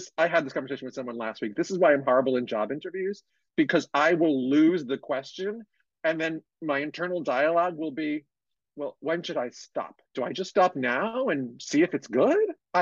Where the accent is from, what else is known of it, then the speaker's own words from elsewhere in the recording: United States; now in San Francisco, United States; I grew up outside of New York. I live outside of San Francisco